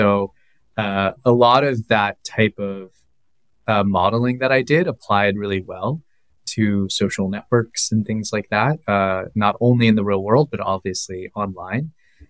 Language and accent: English; San Francisco, California, United States; born there; You know, I was born in San Francisco, so I feel some sort of loyalty.